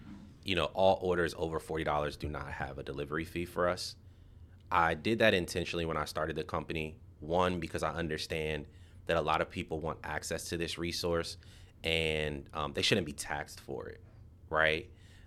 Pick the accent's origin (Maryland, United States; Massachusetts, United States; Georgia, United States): Maryland, United States; Bowie; Annapolis is big. I grew up in Bowie. So I grew up driving to Annapolis to get access to everything.